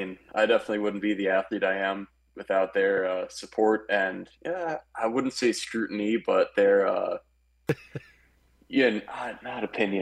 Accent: Glen Ellyn, Illinois, United States; Oh, yeah, growing up in Glen Ellen. Yes, born and raised, great town. Went to Ben Franklin, Hadley, and Lombard West.

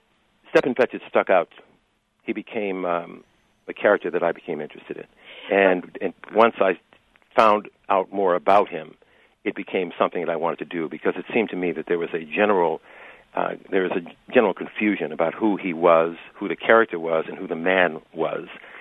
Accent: Youngstown, Ohio, United States; moved away as an adult; now in New York, United States; In fact, I'm from your part of the country. I'm from Youngstown, Ohio, actually. But I've moved to New York

